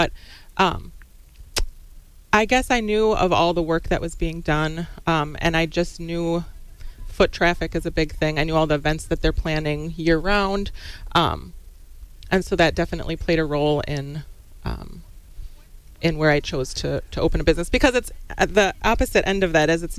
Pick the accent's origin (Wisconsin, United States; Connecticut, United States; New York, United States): Wisconsin, United States; Tomahawk; I was born and raised in Tomahawk.